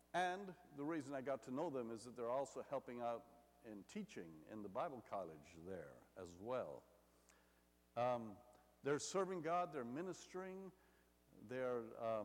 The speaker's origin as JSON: {"language": "English", "region": "Kingston", "country": "Jamaica", "tie": "born or raised there", "said": "the person bringing the word was my hometown preacher in Kingston, Jamaica."}